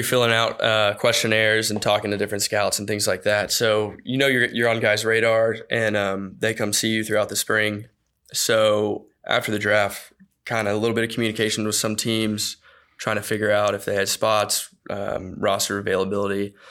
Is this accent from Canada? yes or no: yes; Canada; I'm Canadian. I'm a dual citizen.